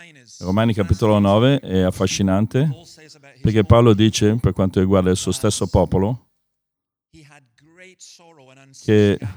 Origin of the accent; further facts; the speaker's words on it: Scotland, United Kingdom; accent: Scottish; Italian is a second language; Spero che voi che capite inglese capite il mio accento scozzese.